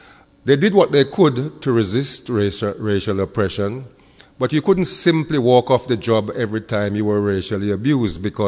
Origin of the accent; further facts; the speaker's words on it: London, United Kingdom; Now, as a youngster growing up in London, I was very fortunate in having as my mentors 2 remarkable West Indian men.